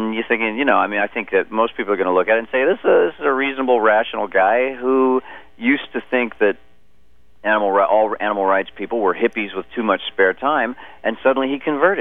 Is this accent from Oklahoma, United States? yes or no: yes; Oklahoma, United States; also born or lived in Texas; Of course, I was raised in Oklahoma and Texas, so...